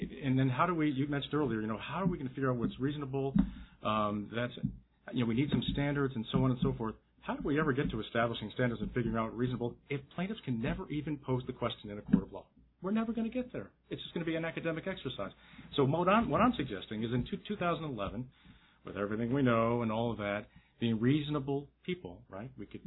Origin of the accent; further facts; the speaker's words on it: Delaware, United States; or I'm from Delaware, coastal state